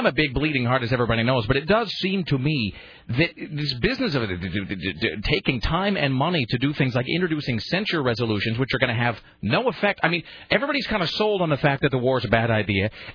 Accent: United States; Yeah, I'm American.

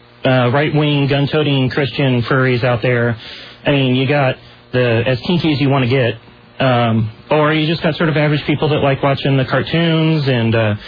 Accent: North Bend, Oregon, United States; I mean, growing up, I grew up down in North Bend, down on the coast.

